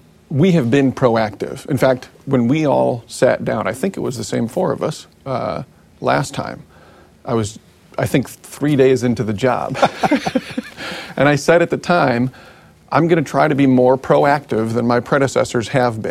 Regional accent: Decorah, Iowa, United States; People who know small town Iowa, I mean, when I grew up in Decorah, the feeling of a business closing down hurts.

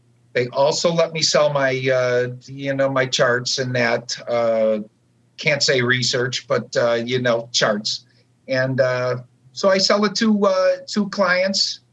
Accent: Chicago, Illinois, United States; born and raised in Chicago, you know, out in the burbs, and went down to the Board of Trade when I was 13, and it happened to actually be 1973.

